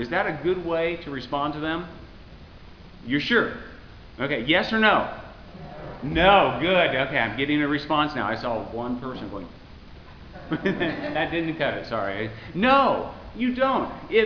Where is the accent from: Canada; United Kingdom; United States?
United States; Las Cruces, New Mexico; When I was growing up in New Mexico, down south in Las Cruces, we had a west side of the house that was getting broiled by the sun.